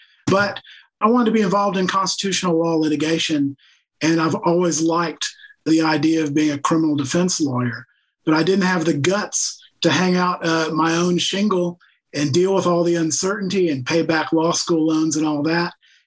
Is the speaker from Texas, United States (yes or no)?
yes; Seguin, Texas, United States; I grew up in Seguin, just south of San Marcos, near San Antonio.